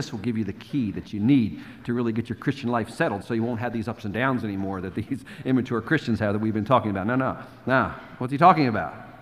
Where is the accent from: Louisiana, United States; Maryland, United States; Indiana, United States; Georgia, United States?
Maryland, United States; Baltimore; Johnny Erickson Tata again, whom I grew up with in Baltimore.